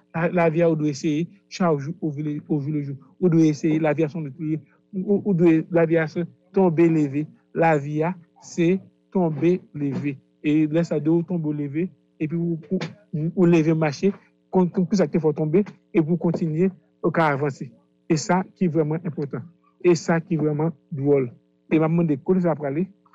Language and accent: French; Haiti; nous venons de Haïti, nous venons de Haïti